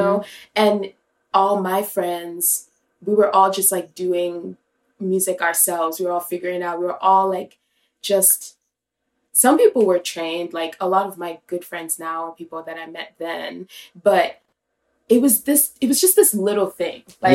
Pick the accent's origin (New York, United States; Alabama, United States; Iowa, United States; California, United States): New York, United States; as a New Yorker, like I feel that.